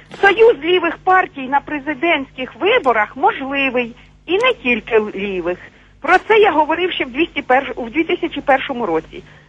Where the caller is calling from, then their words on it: Kharkiv Oblast, Ukraine; Я з Куп'янщини